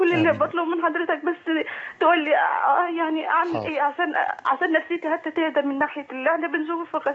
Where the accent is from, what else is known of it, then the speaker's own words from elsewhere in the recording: Egypt; now in Mecca, Saudi Arabia; احنا هنا مصريين مقيمين في مكة.